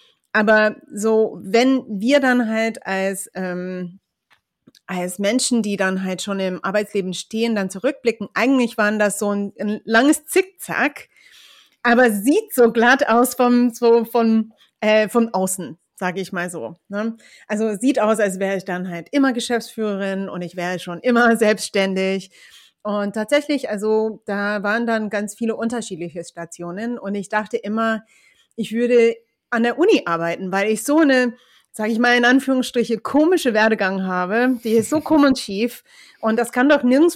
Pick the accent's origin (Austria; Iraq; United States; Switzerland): United States; German is a second language; moved away as an adult; now in Germany; also ich komme aus den USA. Und bin seit 18 Jahre dieses Jahr in Deutschland.